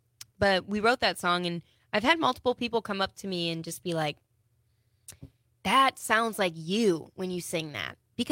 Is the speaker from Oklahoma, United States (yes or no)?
no; La Crosse, Wisconsin, United States; born there; I was born in La Crosse and my parents used to go to the bar at Moxie's all the time.